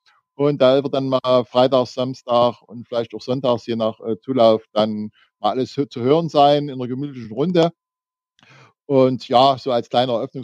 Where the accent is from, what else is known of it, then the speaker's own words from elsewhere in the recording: Meerane, Saxony, Germany; wenn jemand fragt, wo ich herkomme, also ich sitze in der Nähe von Chemnitz, Zwickau, direkt an der A4 und vielleicht kennen Sie Merane als Radfahrer